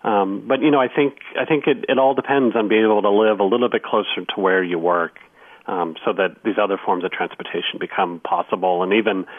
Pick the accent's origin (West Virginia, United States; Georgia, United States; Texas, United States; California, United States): California, United States; I grew up in California, too. I grew up in the Bay Area and grew up in the suburbs